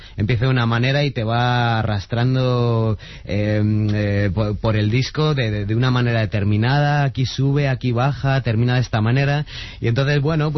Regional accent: Madrid, Community of Madrid, Spain; also born or lived in Catalonia; no vinimos a vivir a Madrid, vamos, se fueron ellos y me llevaron consigo, ¿no? Entonces me he criado en Madrid, soy madrileño y catalán de DNI.

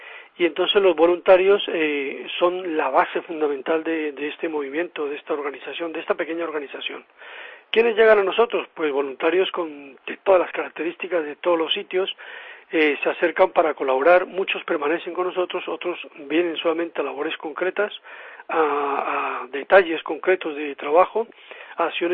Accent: Colombia; yo soy colombiano

